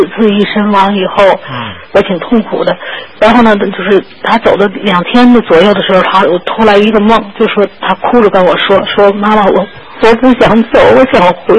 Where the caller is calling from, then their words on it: Tianjin, China; 我是中国的大陆天津。